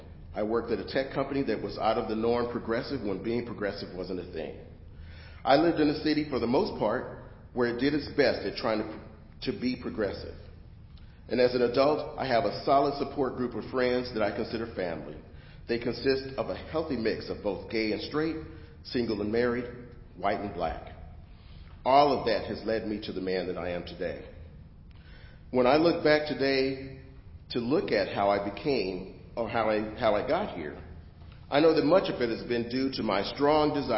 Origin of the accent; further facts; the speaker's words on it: Phoenix, Arizona, United States; born there; I was born in Phoenix, Arizona. I was the middle child of three kids, my brother 4 years older than me, my sister 1 year younger.